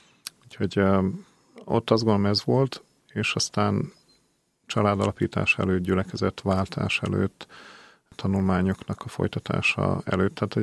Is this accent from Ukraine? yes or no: yes; Zakarpattia Oblast, Ukraine; Én egy kicsi faluból származom, Kárpátaljáról